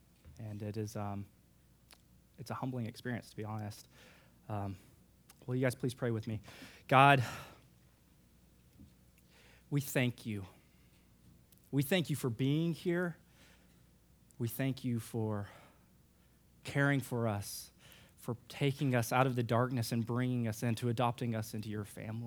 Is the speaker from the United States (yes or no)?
yes; Texas, United States; born there; I was born in Texas.